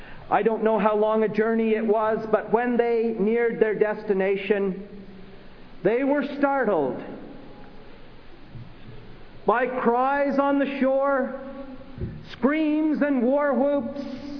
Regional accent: Canada; When I was growing up in Canada

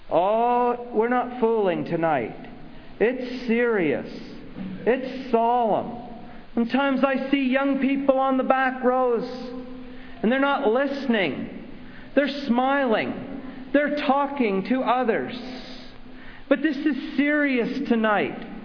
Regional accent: Canada; When I was growing up in Canada

